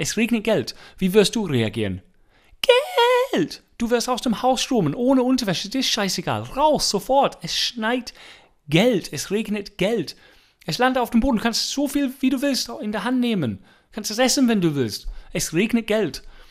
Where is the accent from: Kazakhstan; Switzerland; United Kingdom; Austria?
United Kingdom; England; Ich bin Engländer.